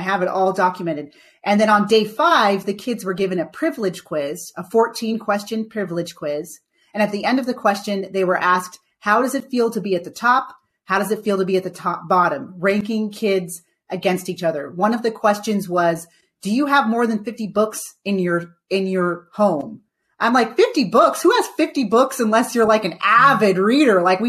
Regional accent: Jamaica; But like, I'm Jamaican. You wouldn't say a Puerto Rican who has brown skin is from Africa, right?

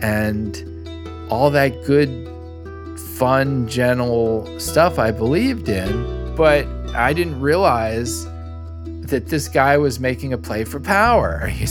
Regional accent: New York City, New York, United States; Because, you know, I'm from New York City and I'm a little naive

